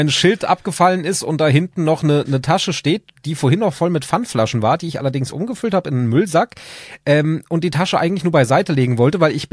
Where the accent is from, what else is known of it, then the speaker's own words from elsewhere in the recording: Hesse, Germany; Ich bin Hesse, ja. Also ich bin auch tatsächlich hier im quasi Frankfurter Raum geboren. Wer Kelkheim, Bad Soden kennt, das ist meine Herkunft quasi, aber davon habe ich nicht viel mitgekriegt, da habe ich ein halbes Jahr überstanden und dann sind wir hier rübergezogen.